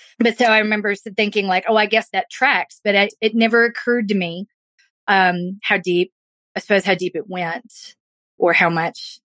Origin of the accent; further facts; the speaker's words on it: the South, United States; accent: Southern; something I've never been able to do with my Southern accent. Yeah, I'm Southern, you know